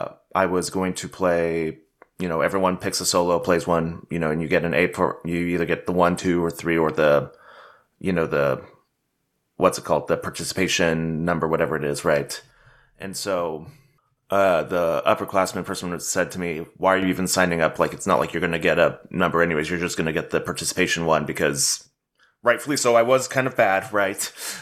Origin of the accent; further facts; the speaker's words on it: Lincoln, Nebraska, United States; So I grew up outside of Lincoln, Nebraska